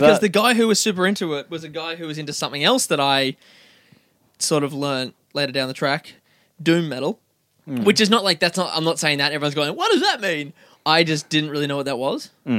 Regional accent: Nambour, Queensland, Australia; I come from Nambour.

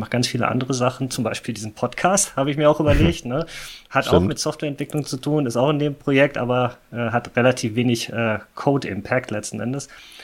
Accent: Essen, North Rhine-Westphalia, Germany; Für mich als Essener ist ja das Thema

